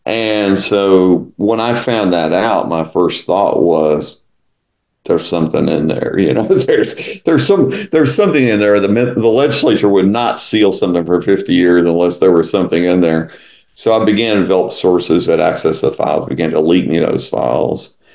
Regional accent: Texas, United States; You know, East Texas, where I grew up, is definitely part of the South.

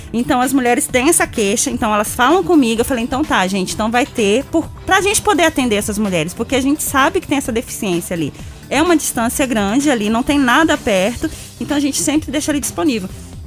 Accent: Planaltina, Federal District, Brazil; eu sou de Planaltina

